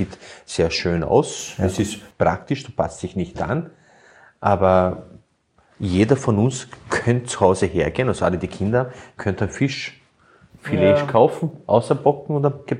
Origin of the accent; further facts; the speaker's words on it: Burgenland, Austria; Bei uns im Burgenland hat es so Erdäpfelspalten.